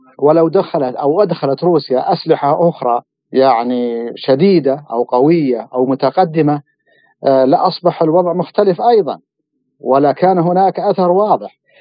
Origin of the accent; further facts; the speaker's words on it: Saudi Arabia; وأنا كمواطن سعودي أعتقد بأن الرياض قادرة على حلحلة الموضوع